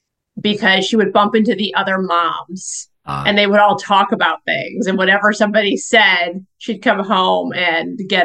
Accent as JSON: {"language": "English", "town": "Glencoe", "region": "Illinois", "country": "United States", "tie": "born or raised there", "said": "I grew up in a small town called Glencoe, Illinois. It's in the northern suburbs of Chicago. And I've been in Chicago my whole life, except college."}